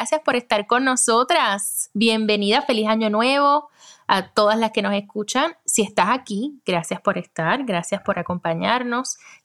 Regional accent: Puerto Rico; now in United States; Yo soy de Puerto Rico, vivo en Estados Unidos, tengo 4 hijos y vivo acá con mi esposo.

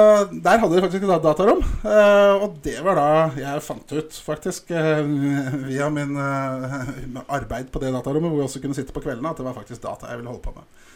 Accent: Drammen, Buskerud, Norway; Jeg er født i Drammen i 1970.

